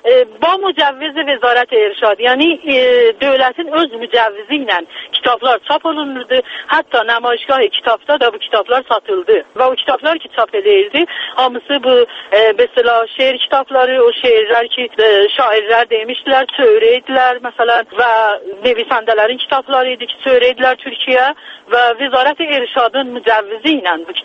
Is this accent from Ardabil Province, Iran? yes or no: no; Tabriz, East Azerbaijan, Iran; fəqat Təbrizliyəm.